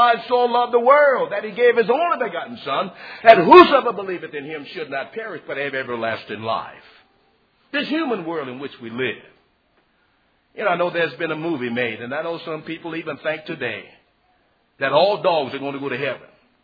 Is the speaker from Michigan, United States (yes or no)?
no; Louisiana, United States; I know this is especially true with reference to Louisiana. I'm from Louisiana myself